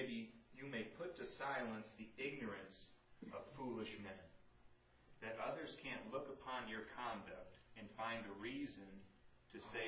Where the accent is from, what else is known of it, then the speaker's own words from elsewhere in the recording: Gates, New York, United States; I grew up in Gates, you know, Rochester. And I'm back for the first time in years.